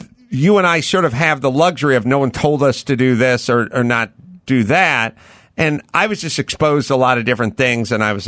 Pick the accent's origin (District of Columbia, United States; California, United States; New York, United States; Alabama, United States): California, United States; North Hollywood; North Hollywood.